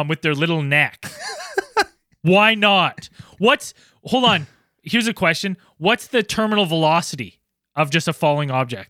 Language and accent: English; Canada; as a Canadian, the amount of times I've played pond hockey